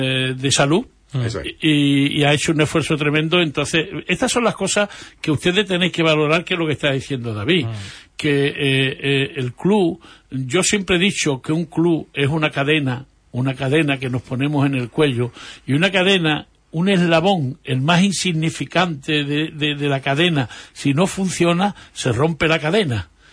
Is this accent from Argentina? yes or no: no; Huelva, Andalusia, Spain; born there; Yo digo, yo no me voy de Huelva porque yo en Huelva nací, en Huelva me muero.